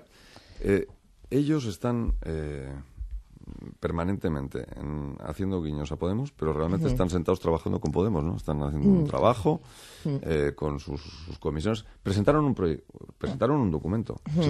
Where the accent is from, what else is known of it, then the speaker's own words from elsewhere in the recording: Basque Country, Spain; Mire, yo vengo del País Vasco.